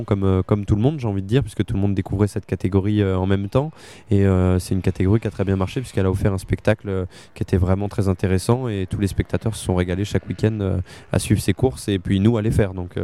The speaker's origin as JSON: {"language": "French", "town": "Le Mans", "region": "Pays de la Loire", "country": "France", "tie": "born or raised there", "said": "puisque je suis natif du Mans"}